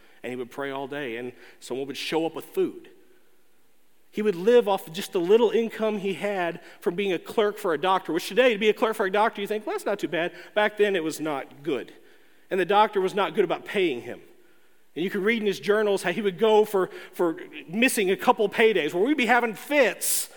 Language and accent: English; United States; you know, growing up in America as a Christian, you know, there's not been much preparation done within the church that I've seen for this part of the Christian walk.